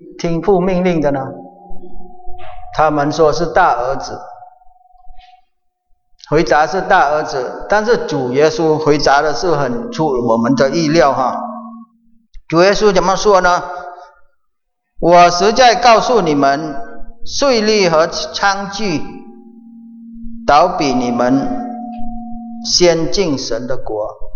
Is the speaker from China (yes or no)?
yes; China; 我们中国人好像很少用这句话